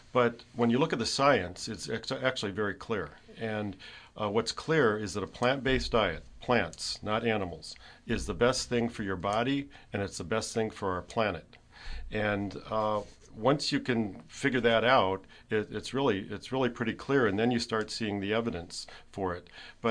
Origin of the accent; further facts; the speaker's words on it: Illinois, United States; I grew up outside Chicago, so mm-hmm. I was a Midwesterner.